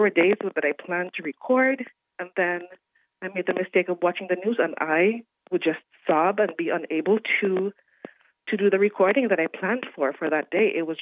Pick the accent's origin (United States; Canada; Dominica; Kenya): Dominica; I grew up in the Caribbean and had learned everything by ear and sang with my community.